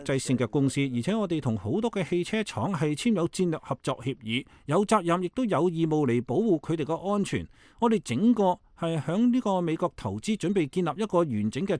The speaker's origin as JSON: {"language": "Chinese", "country": "China", "lives_now": "United States", "said": "首先美国人讲英语会讲俚语，我们中国人就不会，连我们连英语都讲不清楚，不会讲。"}